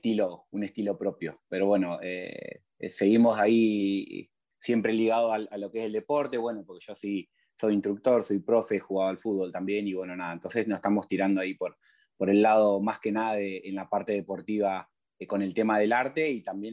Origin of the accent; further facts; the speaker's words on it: El Viso, Buenos Aires, Argentina; soy de Zona Norte, de la zona del Viso, partido de Pilar.